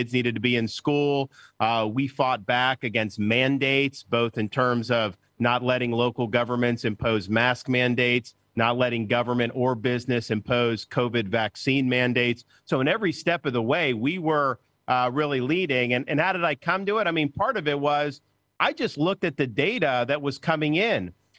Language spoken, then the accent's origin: English; Florida, United States; I was born and raised in Florida, and while I've always loved the state, we didn't have the same type of pride growing up that, say, people in Texas have about Texas.